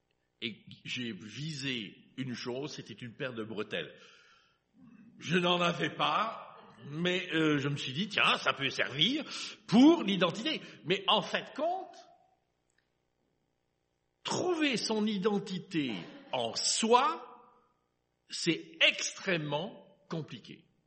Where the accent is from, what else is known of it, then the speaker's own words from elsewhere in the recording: Liège, Wallonia, Belgium; born there; Moi, je suis né à Liège, en la ville de Liège.